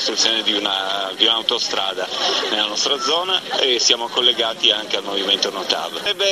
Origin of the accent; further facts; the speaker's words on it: Piedmont, Italy; Sono di un paesino vicino a Chieri, Torino.